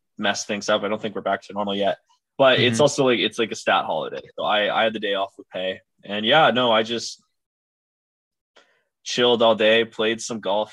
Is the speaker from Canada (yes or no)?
yes; Grafton, Ontario, Canada; Like even my hometown, like Grafton, like it's grown since I've been here for 20 years. But like when I was 5 years old, we'd have a parade, and we've had a parade every year until COVID.